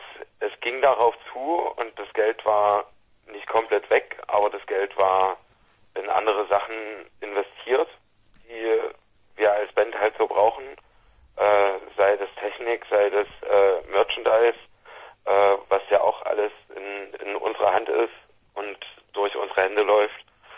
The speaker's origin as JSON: {"language": "German", "town": "Hausdorf", "region": "Saxony", "country": "Germany", "tie": "born or raised there", "said": "also ich komme direkt aus dem Dorf, aus Hausdorf"}